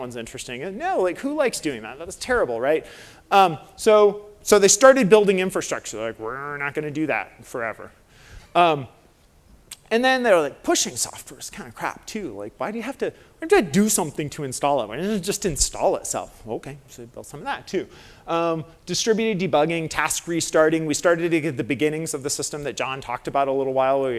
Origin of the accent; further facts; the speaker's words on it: Puerto Rico; Yeah, I grew up in Puerto Rico.